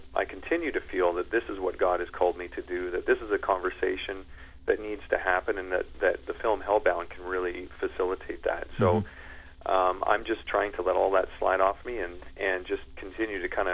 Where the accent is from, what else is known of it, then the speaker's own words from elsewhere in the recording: Foam Lake, Saskatchewan, Canada; the summer I became a Christian when I was 9 years old. And I came home from Bible camp, and I was on the farm in Foam Lake